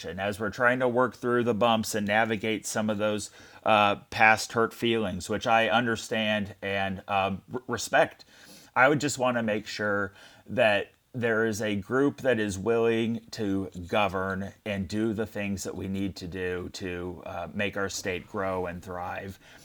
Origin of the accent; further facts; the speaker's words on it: Springfield, Missouri, United States; which attaches, you know, my hometown of Springfield to yours there in St. Louis